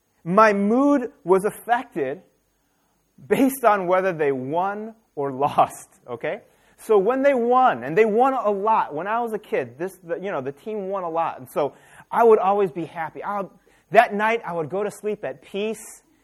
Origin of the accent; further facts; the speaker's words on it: Chicago, Illinois, United States; I was fortunate enough to live, as a kid, growing up in Chicago with some of the best players that we've ever had in history.